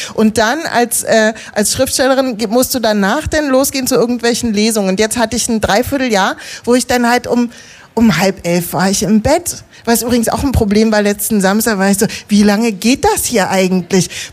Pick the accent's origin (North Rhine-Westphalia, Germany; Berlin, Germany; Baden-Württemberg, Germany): Berlin, Germany; Ich war als Kind in der Grundschule nicht im Bözow-Viertel zur Schule, wo ich gewohnt habe, sondern bin auf die Körperbehindertenschule gegangen, was total super war, was aber ein ganz anderes Berlin-Bild natürlich macht.